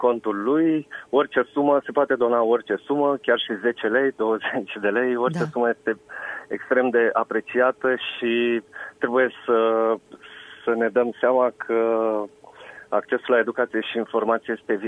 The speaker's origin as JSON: {"language": "Romanian", "town": "Negrești", "region": "Vaslui County", "country": "Romania", "tie": "born or raised there", "said": "Eu sunt născut și crescut în Negrești, județul Vaslui"}